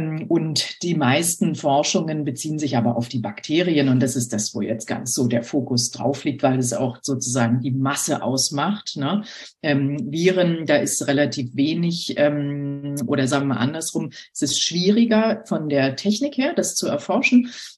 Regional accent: Berlin, Germany; moved away as an adult; now in Hamburg, Germany; Ich komme aus Berlin und habe dort studiert und in einer Tierklinik gearbeitet für 5 Jahre. Und dann hat es mich nach Hamburg verschlagen wegen der Dermatologie.

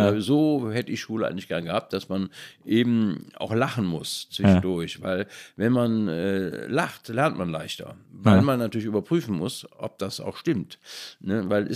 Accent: Cologne, North Rhine-Westphalia, Germany; in dem Vorort, wo ich aufgewachsen bin, Köln-Widdersdorf, das war halt eine Reihenhaussiedlung, und da wurde halt nur geschlafen und morgens fuhr man zur Arbeit, da war nichts, keine Infrastruktur.

